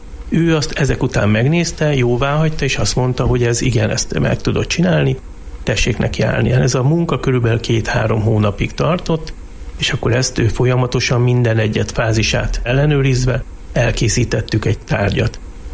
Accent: Budapest, Hungary; now in Jászberény, Hungary; Én budapesti vagyok. 2002-ben költöztem Jászberénybe, de Budapesten folytattam a tanulmányaimat

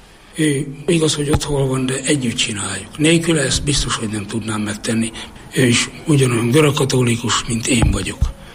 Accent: Nyíradony, Hajdú-Bihar, Hungary; born there; Nyíradonyban, 1950-ben. Régi paraszti világban nőttem fel, ahol benne voltunk a természetben.

